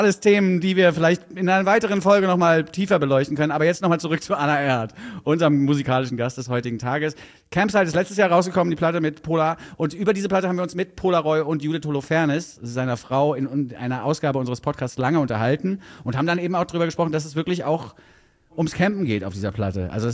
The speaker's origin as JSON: {"language": "German", "country": "Switzerland", "said": "Ich komme hier aus der Schweiz."}